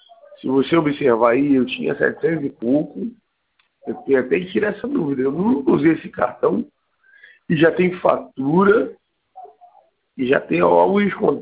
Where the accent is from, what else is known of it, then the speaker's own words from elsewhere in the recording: Colombia; Portuguese is a second language; now in Brazil; eu sou da Colômbia, a menina veio aqui